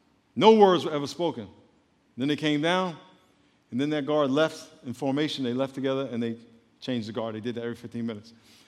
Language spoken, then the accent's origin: English; New York, United States; It's old, broken down city. I'm from New York, so I can say that.